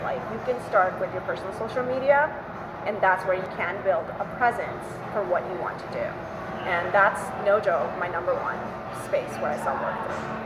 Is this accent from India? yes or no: yes; India; We had paintings all over our home growing up in India.